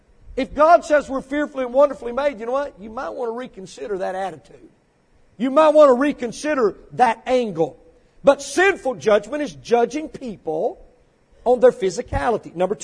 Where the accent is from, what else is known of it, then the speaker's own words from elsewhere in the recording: Mississippi, United States; born there; moved away; Listen, I was born in Mississippi, but I got out of there as quick as I could.